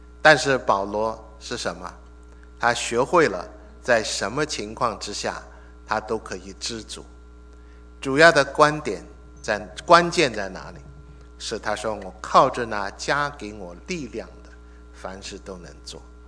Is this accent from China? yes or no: yes; China; 我觉得这句话特别是跟我们中国人讲的，因为我们中国人常常说什么